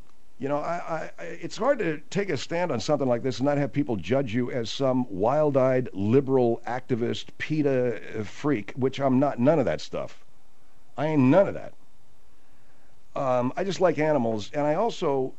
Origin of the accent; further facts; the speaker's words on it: Arcadia, California, United States; I grew up in Arcadia, the home of Santa Anita Racetrack.